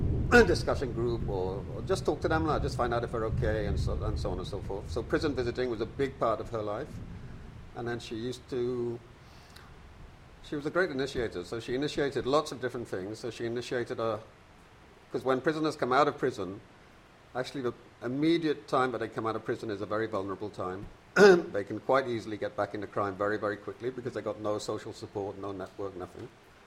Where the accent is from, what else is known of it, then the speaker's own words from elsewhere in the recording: United Kingdom; I'm British. I'm sort of from Scottish ancestry.